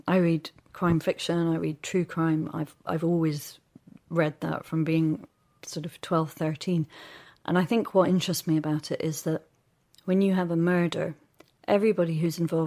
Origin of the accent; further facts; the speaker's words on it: Newcastle, North East England, United Kingdom; I'm not American. And if that's the case, I think it's probably because I grew up in a suburb on the edge of a city, Newcastle, which is obviously not like New York or Manhattan